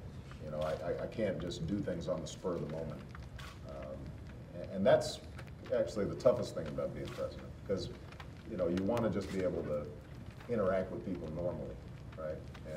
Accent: Chicago, Illinois, United States; just in Illinois, in my home state, in Chicago.

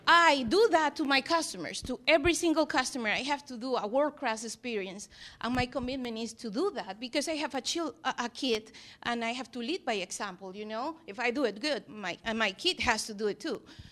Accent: Peru; In my position, I came from Peru.

